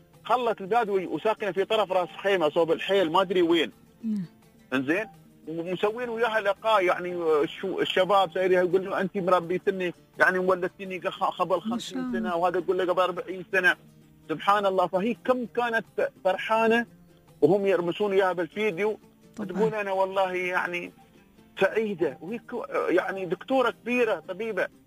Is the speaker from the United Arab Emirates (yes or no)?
yes; United Arab Emirates; نحن كمجتمع إماراتي